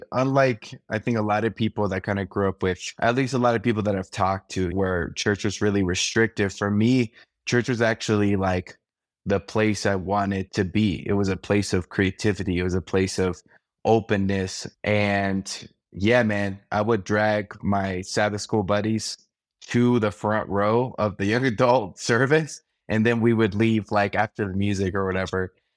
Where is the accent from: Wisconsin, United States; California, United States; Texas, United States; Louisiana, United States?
Texas, United States; Arlington; I grew up in Dallas area, mostly in Arlington, if people know that, in between Dallas, Fort Worth.